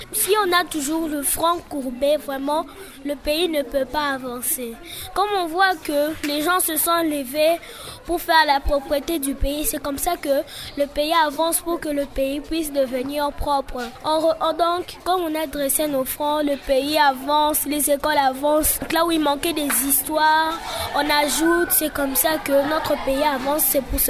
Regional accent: DR Congo; comme nous sommes Congolais

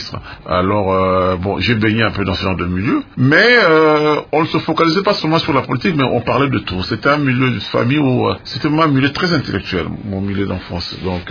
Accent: Kinshasa, DR Congo; Donc, je suis né ici à Kinshasa, qui s'appelait Léopoldville, dans une famille nombreuse.

